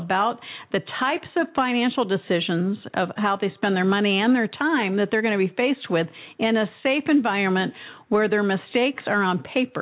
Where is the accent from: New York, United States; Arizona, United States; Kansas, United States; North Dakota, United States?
Arizona, United States; right here in my hometown, my home state, Arizona